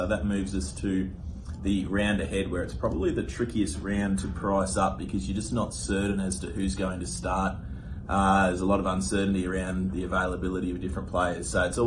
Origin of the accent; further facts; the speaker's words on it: Queensland, Australia; obviously being a Queenslander